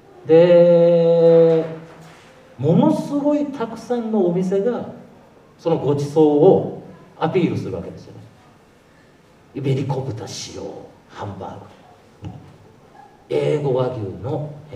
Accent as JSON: {"language": "Japanese", "region": "Osaka", "country": "Japan", "tie": "born or raised there", "said": "大阪で生まれ育ちました。大阪のまあ中心部は繁華街、北梅田とかと呼ばれるようなエリアで、商店街のタバコ屋の息子として生まれまして、まあ、繁華街の中で、まあ、そうですね、青春期までを過ごした"}